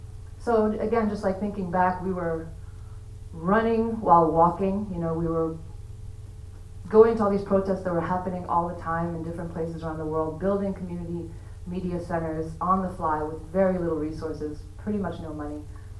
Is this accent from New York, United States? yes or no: yes; New York City, New York, United States; I'm from New York City.